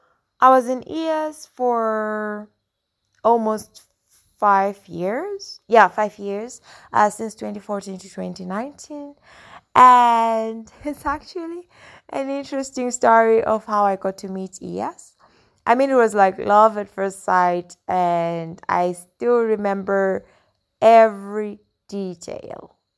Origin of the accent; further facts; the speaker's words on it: Chiredzi, Masvingo, Zimbabwe; I'm from Zimbabwe, like you already mentioned. I come from a small town called Chiredzi, which is well known for its sugarcane production.